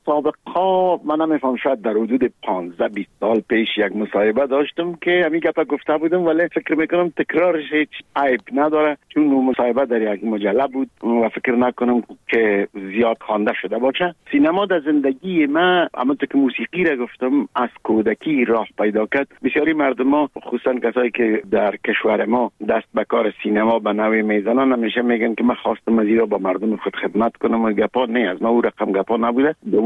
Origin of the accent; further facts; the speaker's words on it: Kabul, Afghanistan; moved away; ما در کابل به دنیا آمدیم، در چهاردی کابل. مکتب ابتدایه را در یک مکتب به نام غازی عبدالله خان تمام کردیم و بعدش لیسه عبیبیه